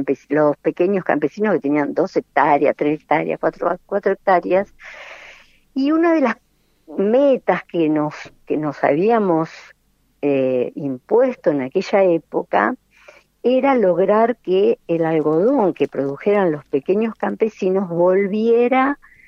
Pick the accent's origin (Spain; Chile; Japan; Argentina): Argentina; Buenos Aires; born there; nací en Buenos Aires, estudié para docente, para maestra, vine y estudiando sociología en la Universidad de Buenos Aires, vine al Chaco